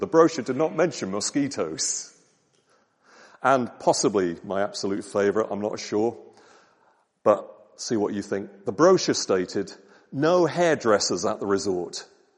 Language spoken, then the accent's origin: English; United Kingdom; I'm British.